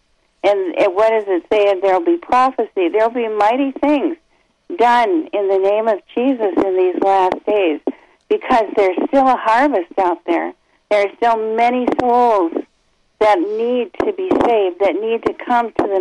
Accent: Michigan, United States; Being that we're from the Upper Peninsula, they call us youpers up here.

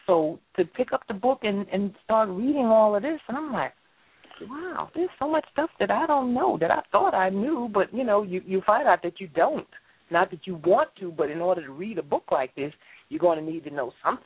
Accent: Newark, New Jersey, United States; born there; And I was born in Newark, New Jersey. And as we know, you know, they call it Brick City

